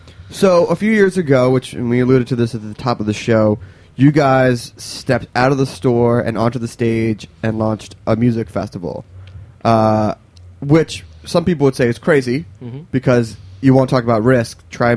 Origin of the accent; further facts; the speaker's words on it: Bala Cynwyd, Pennsylvania, United States; Oh, I grew up in the Main Line.